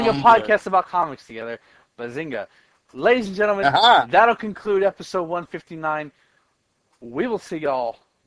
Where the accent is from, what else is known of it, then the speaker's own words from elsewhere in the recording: Texas, United States; Yeah, well, I'm from Texas.